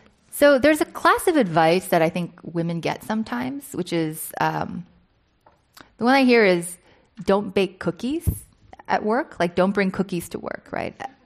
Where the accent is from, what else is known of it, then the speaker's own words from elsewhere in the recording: Hong Kong; Yeah, so I grew up in Hong Kong